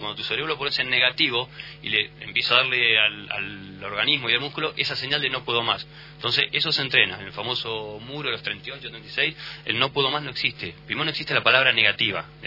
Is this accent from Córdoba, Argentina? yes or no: yes; La Falda, Córdoba, Argentina; now in Bellavista, Argentina; Soy nacido y criado en La Falda, pero ahora estoy viviendo en Bellavista y toda mi gente es de por ahí.